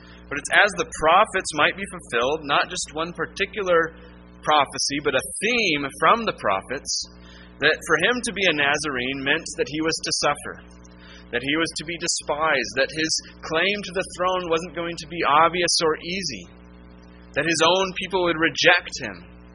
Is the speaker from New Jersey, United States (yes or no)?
no; Jackson, Mississippi, United States; born there; I was born in Jackson, Mississippi. Most people assume I was born in Arizona or California